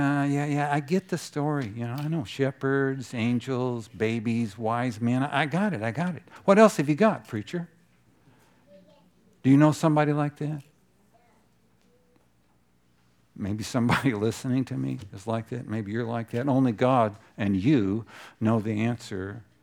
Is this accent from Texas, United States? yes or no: yes; Texas, United States; now in Oregon, United States; so Valerie's from Nebraska and I'm from Texas, and when we're here in Oregon